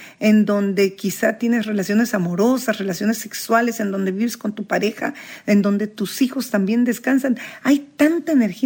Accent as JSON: {"language": "Spanish", "country": "Mexico", "said": "en México se acostumbra o acostumbramos en esta región del sur de donde yo soy a expresarnos de esta manera"}